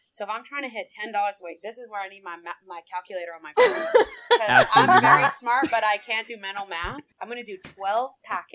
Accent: Kaneohe, Hawaii, United States; I want to really bring honor to my family, my background, my hometown, Haneohe, Hawaii.

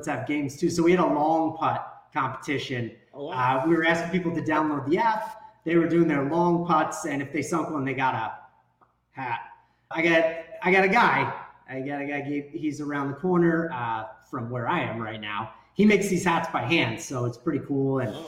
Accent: East Coast, United States; now in Seattle, United States; I live in Seattle. You guys both know I'm from the East Coast. Right now, I'm actually in Missouri.

